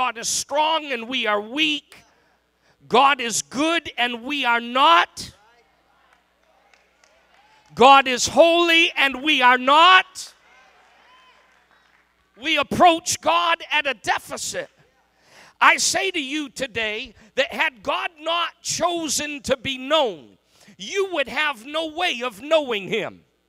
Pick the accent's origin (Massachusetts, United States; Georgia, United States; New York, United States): Massachusetts, United States; Boston; I was from the city. I was born in the Boston area, went to school in the Boston area, worked in the Boston. I went to school in Boston and worked in Boston.